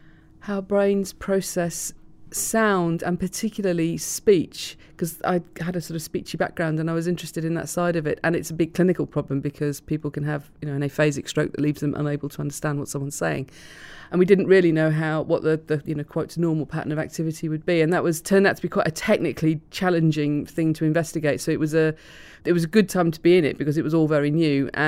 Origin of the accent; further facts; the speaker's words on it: Blackburn, North West England, United Kingdom; accent: Lancastrian; I grew up in Blackburn in Lancashire, and I had a strongly Lancastrian accent at school when I came home. And I would be told not to speak that way by my parents, who were from the south of England